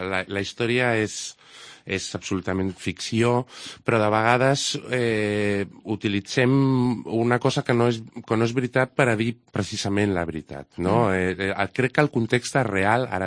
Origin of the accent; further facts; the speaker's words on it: Cambrils, Catalonia, Spain; perquè jo sóc de Cambrils